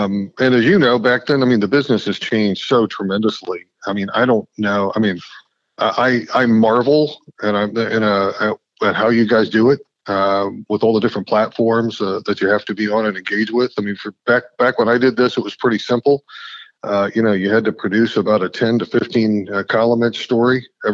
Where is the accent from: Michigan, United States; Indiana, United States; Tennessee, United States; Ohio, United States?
Ohio, United States; Springfield; I grew up in Springfield, Ohio, and ended up, you know, working at that newspaper for a couple summers